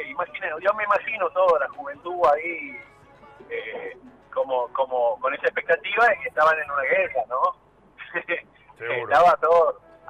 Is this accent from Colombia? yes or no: no; Argentina; lo que somos como argentinos, lo que significa para nosotros Argentina